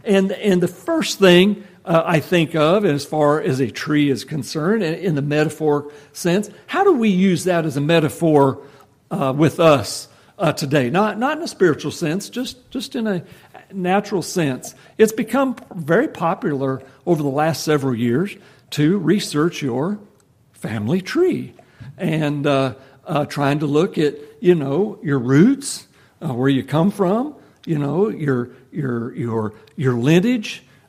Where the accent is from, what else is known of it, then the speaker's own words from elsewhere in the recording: Nebraska, United States; Maybe me more than some of the rest of you, being born and raised in Nebraska. Very few trees where I grew up